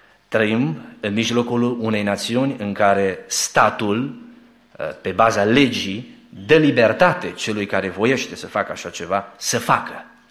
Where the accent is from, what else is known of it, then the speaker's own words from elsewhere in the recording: Romania; Noi, ca români, în 1991, mirosim și noi aburii acestei libertăți